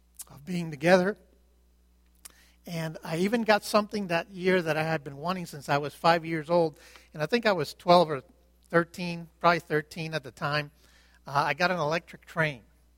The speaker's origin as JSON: {"language": "English", "country": "Cuba", "tie": "born or raised there", "said": "When I was a little boy growing up in Cuba"}